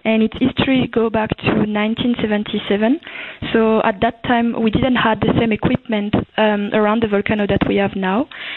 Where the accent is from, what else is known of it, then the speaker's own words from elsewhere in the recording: France; accent: French; English is a second language; It is, and I guess that you can hear my French accent.